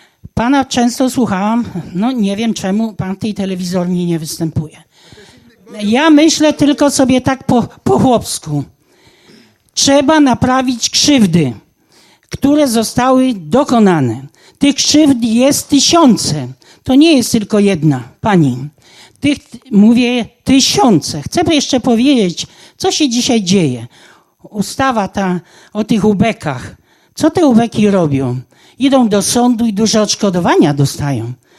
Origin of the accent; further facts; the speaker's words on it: Lower Silesian Voivodeship, Poland; Bo ja jestem spod Szczegomia, dziewczyna. To moja parafia.